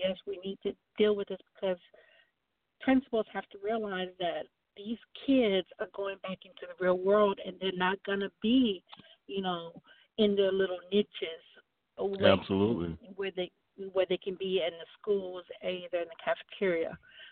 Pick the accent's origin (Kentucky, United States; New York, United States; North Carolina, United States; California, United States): North Carolina, United States; Charlotte; I'm a product of the Charlotte Mecklenburg schools. I grew up here in Charlotte.